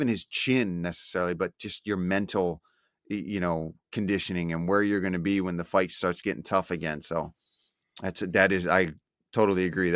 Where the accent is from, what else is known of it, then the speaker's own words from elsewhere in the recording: Philadelphia, Pennsylvania, United States; I'm wearing the Philadelphia Eagles hat. I'm obviously from Philly, and I've known Sean since he was a teenager